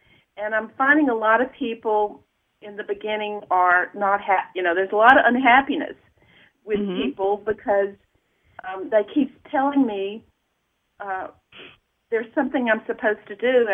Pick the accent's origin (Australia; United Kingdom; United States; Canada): United States; Atlanta, Georgia; now in Santa Fe, United States; I'm from Atlanta, Georgia, you know